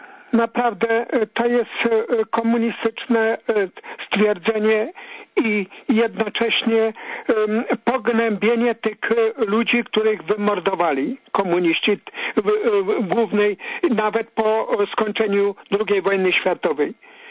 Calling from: Lesser Poland, Poland; jestem z Małopolski.

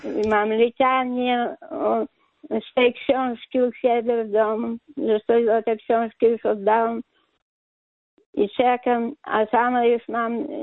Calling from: Podlaskie Voivodeship, Poland; z Podlasia.

